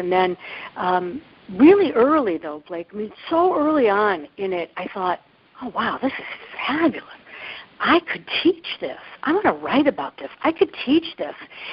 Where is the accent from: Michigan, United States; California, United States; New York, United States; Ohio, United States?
Ohio, United States; Cleveland; accent: Midwest; I'm from Cleveland, Ohio, and if I don't know, we'll see if my Midwest accent comes out in this.